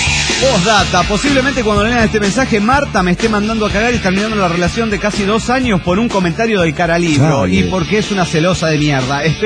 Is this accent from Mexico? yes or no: no; Bolivia; yo vengo de Bolivia